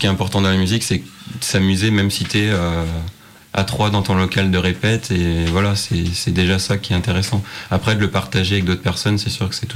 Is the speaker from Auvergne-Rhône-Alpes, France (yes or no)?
yes; Saint-Étienne, Auvergne-Rhône-Alpes, France; On est stéphanois